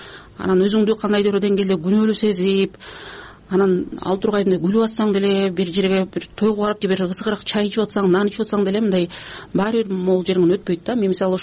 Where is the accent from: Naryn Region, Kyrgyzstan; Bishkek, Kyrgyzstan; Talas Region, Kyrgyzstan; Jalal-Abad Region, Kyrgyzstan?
Naryn Region, Kyrgyzstan; Мен мисалы өзүм Нарындан болом, бизде мындай чек ара боюнча мындай маселе жок да.